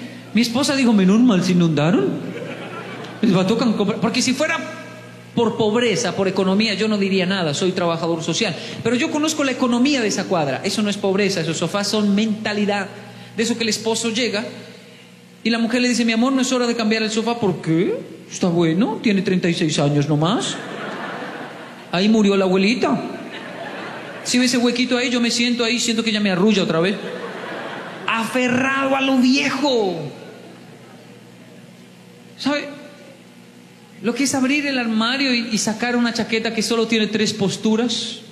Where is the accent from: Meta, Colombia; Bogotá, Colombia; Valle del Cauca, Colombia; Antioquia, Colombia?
Bogotá, Colombia; Yo soy de Bogotá y no digo más.